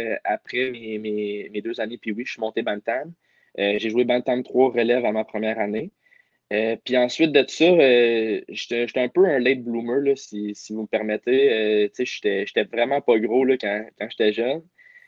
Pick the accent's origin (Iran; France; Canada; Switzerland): Canada; New Brunswick; also born or lived in Winnipeg; je suis né à Winnipeg. Mon père travaillait dans GRC là-bas. Puis ensuite de ça, j'ai déménagé au Nouveau-Brunswick.